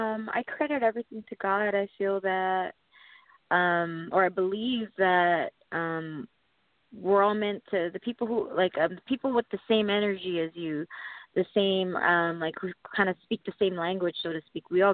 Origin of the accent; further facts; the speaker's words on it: Hawaii, United States; I thought it was funny because I'm from Hawaii.